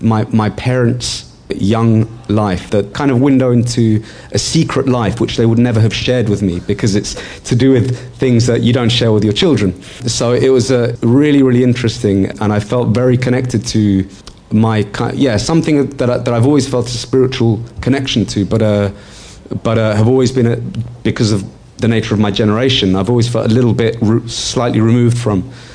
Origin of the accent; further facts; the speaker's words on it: London, United Kingdom; because I grew up in London and visiting Cali very regularly, almost on a yearly basis throughout my early childhood and through to my adult life as well. I mean, I was born in the 70s, but right at the very end of the 70s.